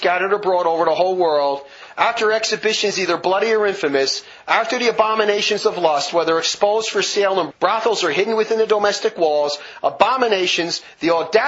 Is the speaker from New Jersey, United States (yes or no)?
yes; Newark, New Jersey, United States; It was the same thing with those nuns I grew up in Newark, New Jersey.